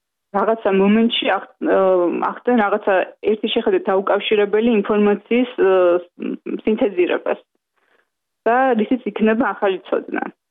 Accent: Tbilisi, Georgia; დავიბადე თბილისში, გავიზარდე თბილისში და ჩემი ცხოვრების უდიდესი ნაწილი მჭიდროდ არის დაკავშირებული ამ ქალაქთან

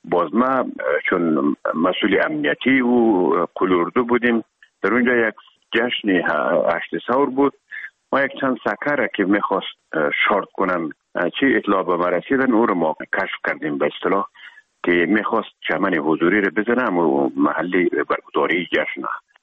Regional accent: Herat, Afghanistan; now in Kabul, Afghanistan

